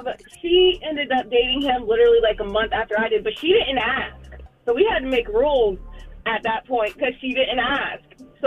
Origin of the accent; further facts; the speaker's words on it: Charlotte, North Carolina, United States; No, I'm from Charlotte.